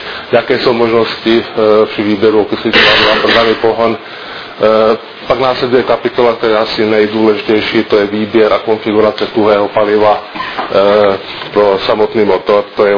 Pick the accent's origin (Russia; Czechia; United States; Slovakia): Slovakia; Dunajská Streda, Trnava Region; Czech is a second language; jsem z Dunajské sedy ze Slovenska.